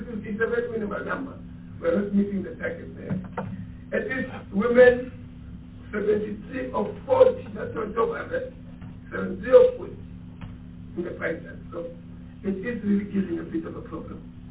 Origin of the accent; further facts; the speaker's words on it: Bushbuckridge, Mpumalanga, South Africa; I come from Bushbuck Ridge. Up until I was 30, I did not know that somebody can get into the house and relieve himself.